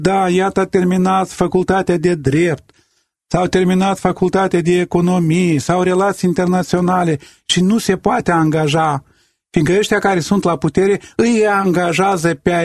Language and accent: Romanian; Moldova; sunt de la noi din Moldova